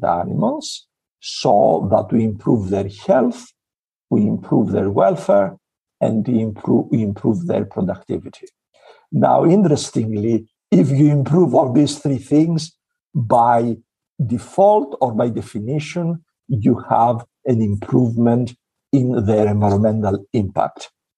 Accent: Greece; also born or lived in United Kingdom; I grew up in Greece, but I studied in the UK.

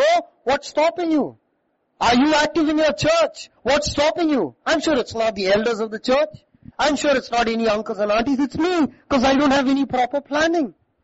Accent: Dubai, United Arab Emirates; When I was 17 years old, I grew up in Dubai, one of the best cities that is there in the world.

